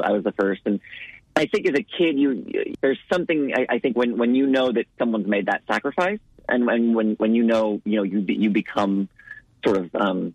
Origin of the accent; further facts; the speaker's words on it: Los Angeles, California, United States; also born or lived in New York; I was raised in Los Angeles and I'd lived in New York.